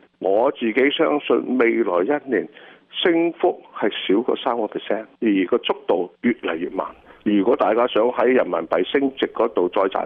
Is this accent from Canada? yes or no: no; Hong Kong; 尤其是我哋香港人翻內地開廠咧，都係賺到盆滿盆滿。